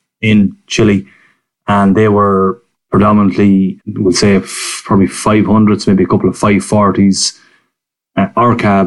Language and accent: English; New Zealand; And I come from New Zealand, which I've always admired for its diversity in truck brands.